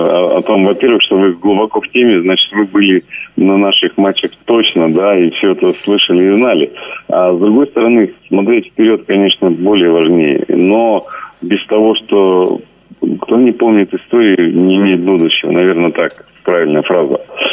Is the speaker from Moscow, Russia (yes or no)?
no; Perm, Perm Krai, Russia; потому что я прям пермяк-пермяк.